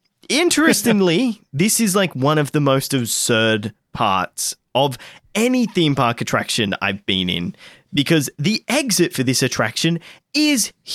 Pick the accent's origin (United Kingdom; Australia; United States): Australia; I'm like, I'm Australian. How will I get that thing back?